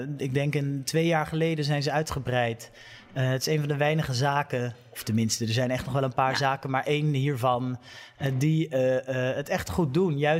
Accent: Katwijk, South Holland, Netherlands; moved away as an adult; also born or lived in Haarlem / Maastricht / Amsterdam; Het is geen oorspronkelijk Katwijkse familie waar ik uitkom. Ik ben de enige echte Katteker in het gezin. Maar wel mijn hele leven tot mijn 18e in Katwijk gewoond.

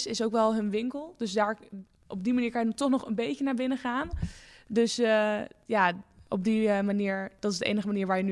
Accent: Hengelo, Overijssel, Netherlands; now in Amsterdam, Netherlands; Ik kom oorspronkelijk uit Hengelo in Twente.

